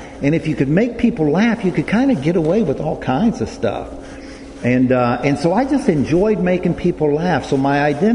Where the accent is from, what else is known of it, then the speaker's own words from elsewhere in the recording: San Antonio, Texas, United States; born there; So, it starts 66 years ago in 1955. I was born in San Antonio, Texas.